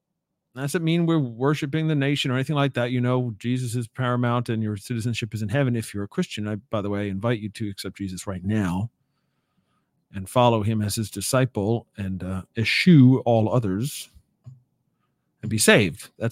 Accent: United States; As an American, as a patriotic, you know, American, who happens to live not too far from what we're going to talk about today

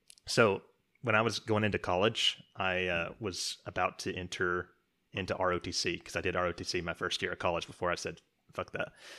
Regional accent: United States; Does that make more sense to you than it does to me as an American?

